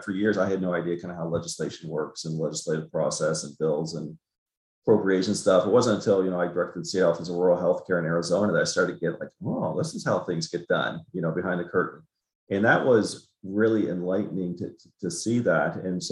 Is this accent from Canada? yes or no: yes; Bridgewater, Nova Scotia, Canada; an example, originally from Canada. So this small independent pharmacy where I briefly worked in my hometown of Bridgewater, Nova Scotia, this June